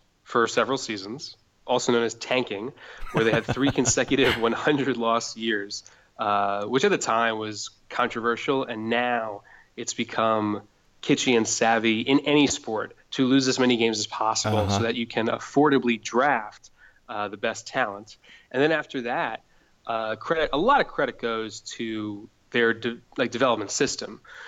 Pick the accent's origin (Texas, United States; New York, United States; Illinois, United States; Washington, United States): New York, United States; New York City; I grew up in New York City, and post 9/11, the Yankees and Mets were like everything for that city.